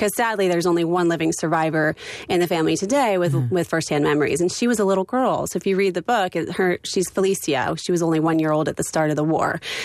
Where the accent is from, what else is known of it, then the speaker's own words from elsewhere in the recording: Massachusetts, United States; I grew up in Massachusetts.